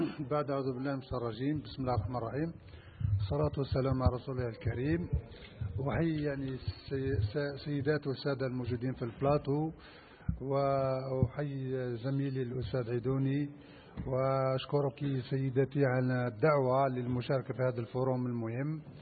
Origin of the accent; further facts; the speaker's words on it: Algeria; ربما نشارك فيها كلنا كجزائريين،